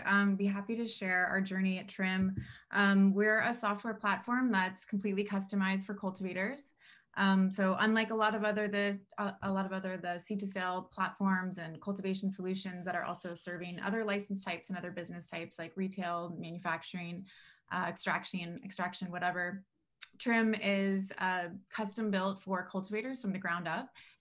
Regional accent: San Diego, California, United States; But I grew up in San Diego, California in the late 80s, early 90s and got introduced to the plant pretty young.

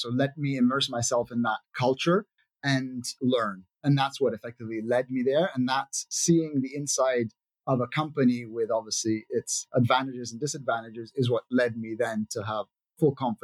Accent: Italy; I was fortunate growing up in Italy that I got to play a lot of soccer

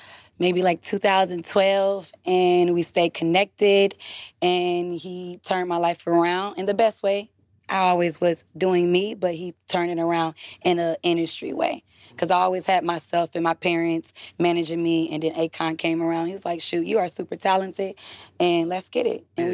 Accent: Beckley, West Virginia, United States; Well, I was born in Beckley, West Virginia, in a small town. And I was raised by my mother and my father.

